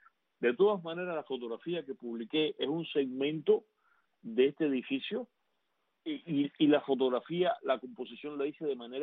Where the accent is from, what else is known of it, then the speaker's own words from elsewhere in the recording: Cuba; yo sé que tú como cubano